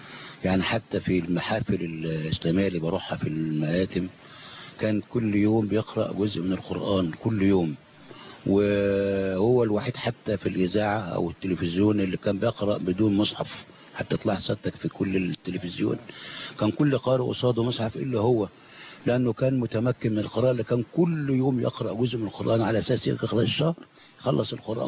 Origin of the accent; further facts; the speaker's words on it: Shubra al-Namla, Gharbia, Egypt; في بلدنا شبرا النملة